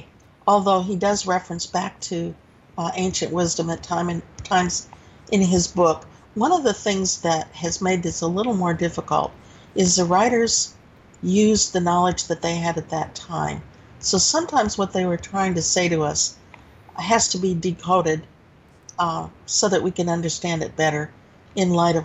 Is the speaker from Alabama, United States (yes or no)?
yes; Alabama, United States; and by the way, I am from Alabama, to put this in context.